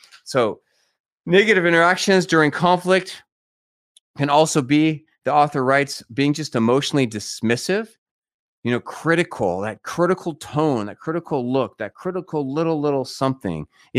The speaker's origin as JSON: {"language": "English", "town": "San Diego", "region": "California", "country": "United States", "tie": "born or raised there", "said": "And my growing up in San Diego, my step parents, we just never had ribs."}